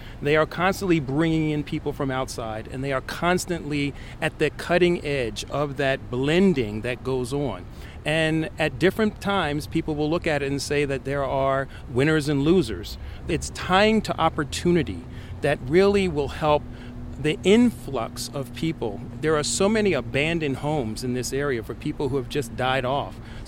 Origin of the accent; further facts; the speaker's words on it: Philadelphia, Pennsylvania, United States; And as being a West Philadelphian, and everywhere I go, and the mayor's the same way, we grew up in West Philly, we identify as West Philly